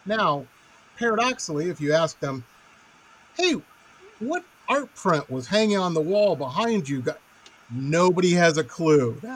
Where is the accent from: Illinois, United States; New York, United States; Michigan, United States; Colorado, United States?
Michigan, United States; Detroit; I grew up in Detroit, and so, of course, Motown and all of that was just constantly on.